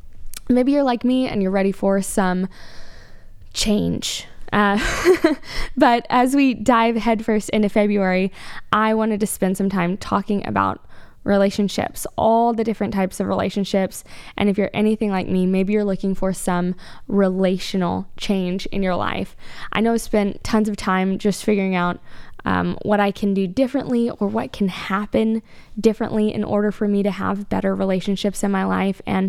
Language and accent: English; Austin, Texas, United States; I'm from Austin, y'all, and if you're not living in Central Texas, you may not have heard